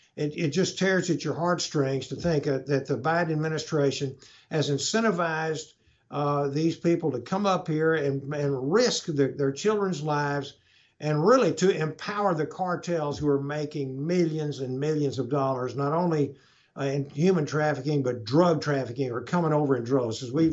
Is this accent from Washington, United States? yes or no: no; Texas, United States; Representative Arrington, he's from West Texas, I'm from East Texas